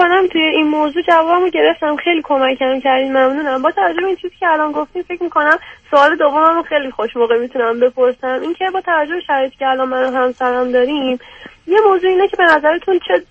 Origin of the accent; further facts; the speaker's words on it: Iran; تو ایران بزرگ شدم